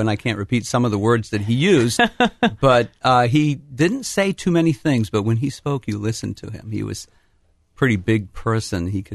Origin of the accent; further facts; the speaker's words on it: Old Town, Maine, United States; Okay, well, Old Town is a real small community, about 250 miles north of Boston, Massachusetts, and it's about 8,000 people. It was when I grew up, and it still is.